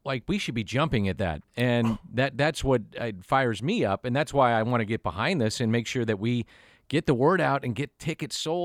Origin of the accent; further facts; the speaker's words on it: St. Louis, Missouri, United States; I grew up in South St. Louis. I grew up in the city limits.